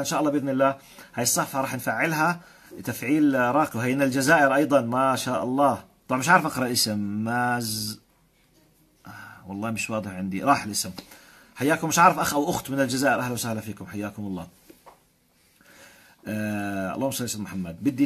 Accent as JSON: {"language": "Arabic", "town": "Aqaba", "region": "Aqaba Governorate", "country": "Jordan", "said": "حيا الله أهل العقبة، أنا من العقبة يا عيوني"}